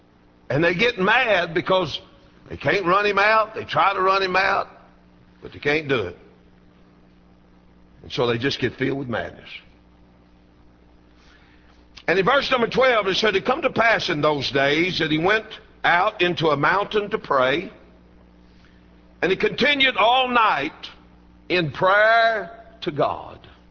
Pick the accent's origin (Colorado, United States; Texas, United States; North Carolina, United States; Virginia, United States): Texas, United States; I grew up in North Texas, and we entertained ourselves as boys.